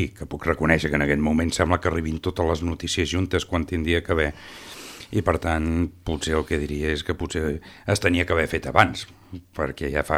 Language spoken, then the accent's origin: Catalan; Falset, Catalonia, Spain; i els que som de Falset ho sabem